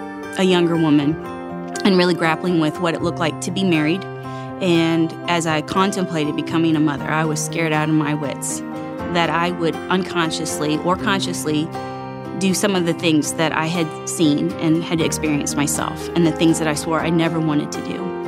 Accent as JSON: {"language": "English", "town": "Bellevue", "region": "Ohio", "country": "United States", "said": "I'm from Bellevue, Ohio."}